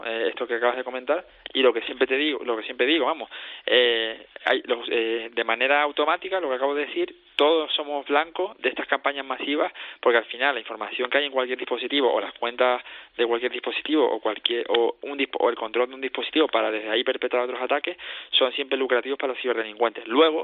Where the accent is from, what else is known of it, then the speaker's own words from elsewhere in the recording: Canary Islands, Spain; yo soy canario de origen hindú.